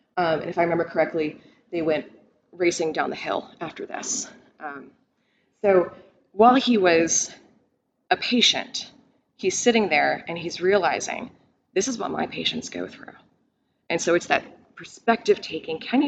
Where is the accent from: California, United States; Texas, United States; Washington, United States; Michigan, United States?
Texas, United States; Again, I come from Texas where it's not easy to find your resources.